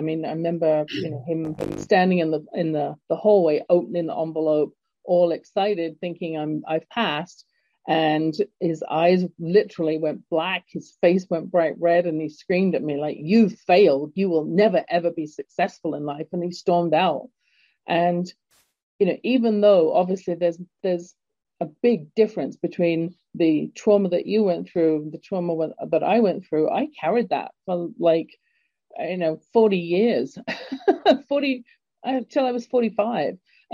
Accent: England, United Kingdom; but growing up in England, excuse me, my father came back from World War II with a bullet in Dunkirk.

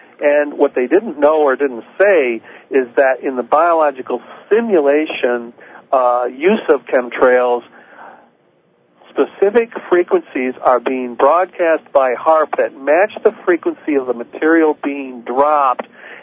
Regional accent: United States; moved away as an adult; now in Canada; I am an American citizen, born and raised in the United States, came up here during Vietnam after joining the U.S. Navy to defend my country.

